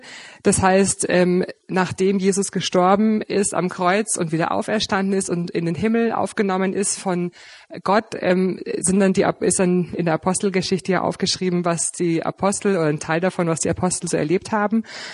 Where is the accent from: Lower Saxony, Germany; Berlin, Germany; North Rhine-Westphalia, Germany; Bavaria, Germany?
Bavaria, Germany; now in Pfaffenhofen, Germany; Ich bin ursprünglich aus dem Fürstenfeldbrucker Raum und bin da in der charismatischen Erneuerung der katholischen Kirche aufgewachsen